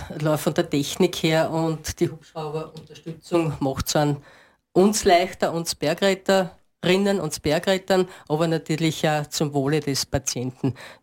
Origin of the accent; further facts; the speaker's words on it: Styria, Austria; Also bei uns in der Steiermark kommst du nach Graz